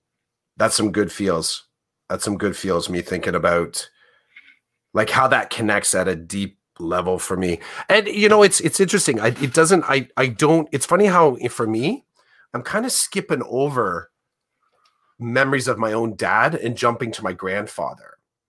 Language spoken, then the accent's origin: English; Oshawa, Ontario, Canada; not near my house, in my hometown, Oshawa, there's a Lakeview Park